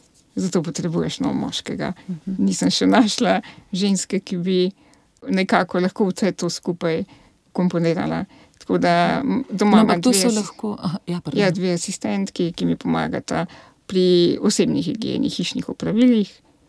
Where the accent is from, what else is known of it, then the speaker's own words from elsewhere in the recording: Logatec, Inner Carniola–Karst, Slovenia; now in Ljubljana, Slovenia; Jaz sem iz Logatca. Jaz sem, še zimam tam svoje starše, sestro, družino.